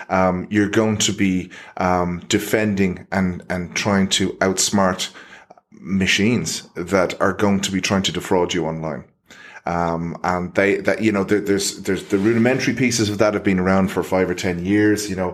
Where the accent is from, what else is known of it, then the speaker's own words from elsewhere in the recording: Finglas, Leinster, Ireland; And I'm from Finglas.